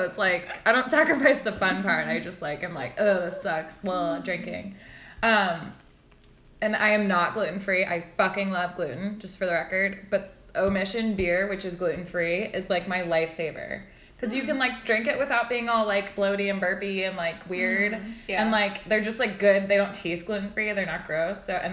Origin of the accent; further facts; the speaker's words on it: Ireland; I'm Irish. I drink whiskey all the time.